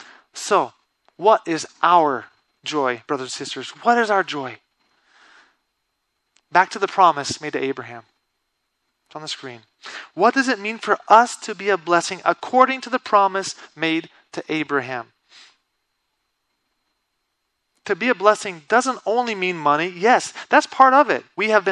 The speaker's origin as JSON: {"language": "English", "country": "Brazil", "tie": "born or raised there", "said": "Because they obeyed, I grew up in Brazil. I learned the culture, the language. I look Brazilian to every Brazilian that I know. I'm fluent. I don't have an accent in Portuguese. I fit in Brazil."}